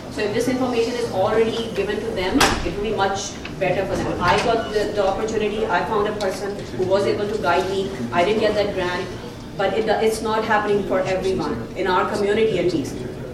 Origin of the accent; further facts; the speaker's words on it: Canada; My career transition was helpful because I come from Canada, so I did get the government grant